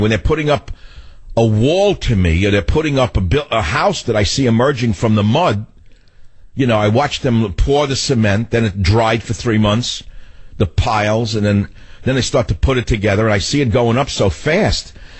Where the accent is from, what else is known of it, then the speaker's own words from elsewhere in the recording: New York, United States; We people from New York are like Mayans. We all have different accents, like from different regions.